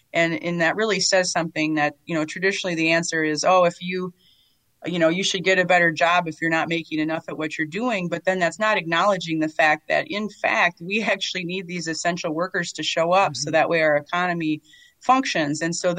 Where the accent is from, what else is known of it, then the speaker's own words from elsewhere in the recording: Oshkosh, Wisconsin, United States; And, you know, I come from Oshkosh, Winnebago County.